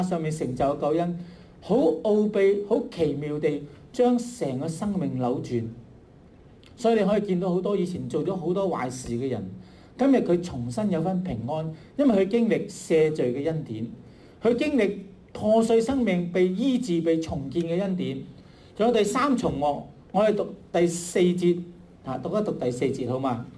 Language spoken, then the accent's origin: Cantonese; Hong Kong; 我都冇聽過向我哋香港人道歉。我係住觀塘，我成日行過物華街